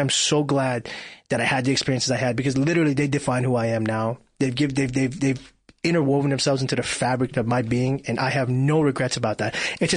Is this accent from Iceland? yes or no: no; Iran; now in United States; I'm fortunate on some level that I'm from Iran, and America and Iran don't have good relations.